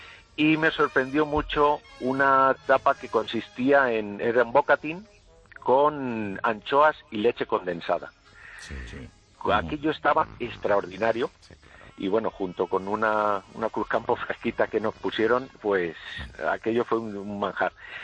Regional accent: Madrid, Community of Madrid, Spain; Bueno, yo soy de Madrid.

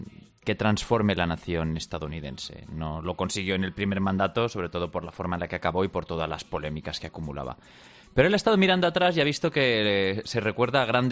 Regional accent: Spain; Y ahí nosotros como españoles lo podemos entender mejor

